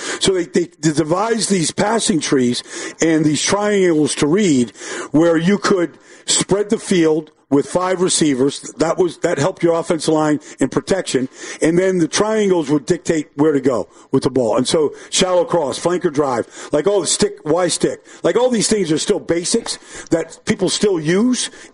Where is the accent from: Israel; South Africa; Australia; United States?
United States; Massapequa, New York; Juice married a girl from my hometown in Long Island, Massapequa.